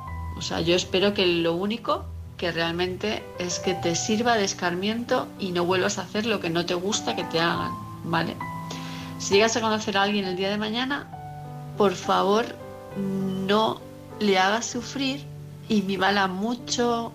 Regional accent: Palma, Balearic Islands, Spain; de Palma de Mallorca.

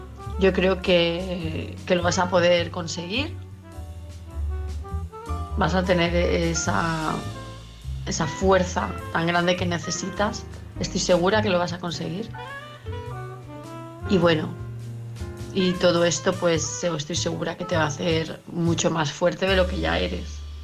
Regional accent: Palma de Mallorca, Balearic Islands, Spain; de Palma de Mallorca.

